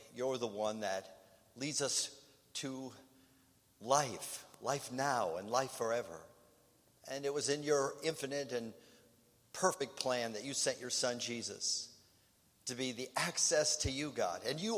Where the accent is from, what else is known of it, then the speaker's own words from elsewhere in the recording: Minneapolis, Minnesota, United States; Now, some of you know that I grew up in Minneapolis, and Minneapolis is a focal point of turmoil and hurt and injustice.